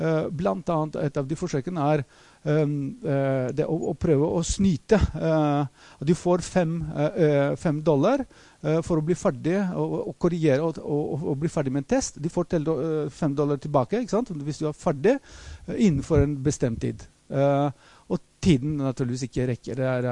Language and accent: Norwegian; Greece; Norwegian is a second language; now in Norway; Jeg har jobbet stort sett hele mitt liv i Norge, har vært her i 30 år, men jeg er fra Hellas også, jeg er greker.